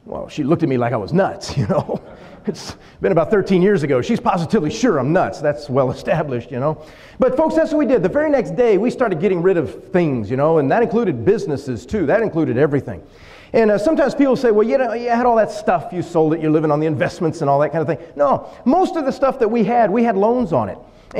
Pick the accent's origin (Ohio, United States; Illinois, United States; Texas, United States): Texas, United States; But we're from South Texas. Now, we show pictures like this to our family.